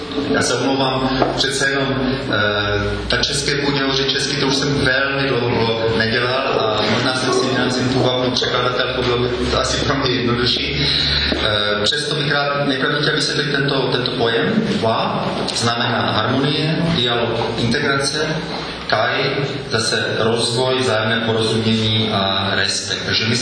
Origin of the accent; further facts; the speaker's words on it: Moravia, Czechia; Já jsem jako Moravan, já říkám z Moravského pole, já jsem Moravě zůstal věrný.